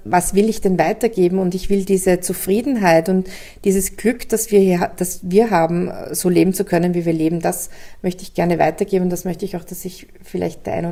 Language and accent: German; Austria; Oder eine absolute Ruhe, die wir ja bei uns in Mitteleuropa oder in Österreich nie haben.